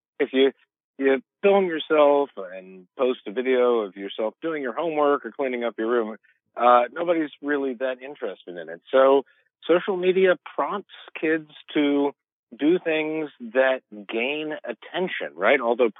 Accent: Memphis, Tennessee, United States; In Memphis, Tennessee, which is my hometown

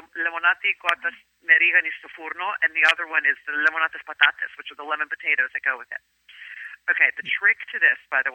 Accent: United States; just because we're growing up in America. They wanted to make sure that we spoke the language, that we knew where we were from, that we still had a connection with Greece.

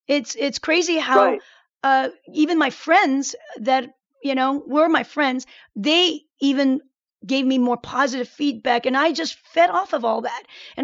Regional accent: Seoul, South Korea; I was born in Seoul, Korea in the early 60s, and I was one of the very few Korean kids who attended the Seoul American Elementary School.

